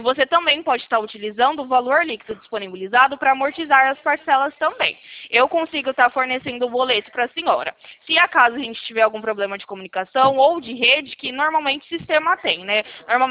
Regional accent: Sumaré, São Paulo, Brazil; Eu sou aqui de Sumaré, do interior de São Paulo.

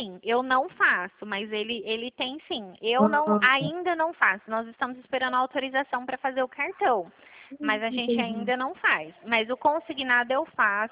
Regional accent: São Paulo, Brazil; eu sou de São Paulo, mas eu sou do interior, sabe?

